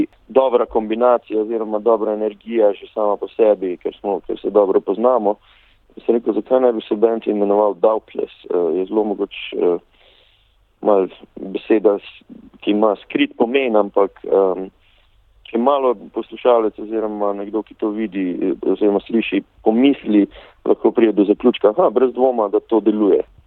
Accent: Velenje, Savinja, Slovenia; ampak zabava in ceremonija pa je bila v Velenju v mojem domačem kraju

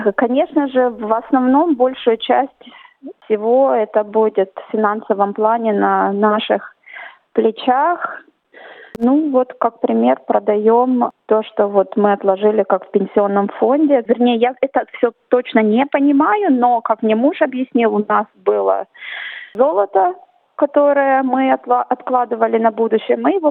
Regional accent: Russia; born there; Кстати, я родилась в России. Я родилась в России.

